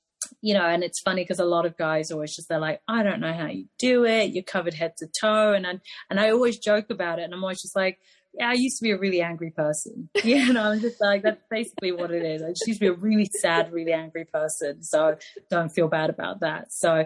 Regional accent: England, United Kingdom; also just kind of growing up where I grew up in England

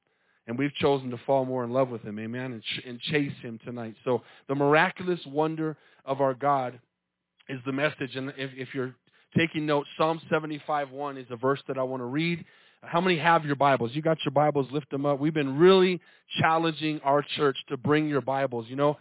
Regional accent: Tucson, Arizona, United States; I grew up in Tucson where everybody spoke Spanish.

